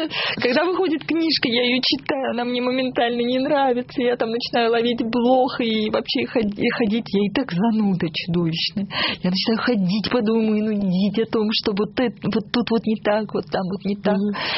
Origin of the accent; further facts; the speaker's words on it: Armenia; Но так как я из очень специфического городка, где живут очень специфические упертые люди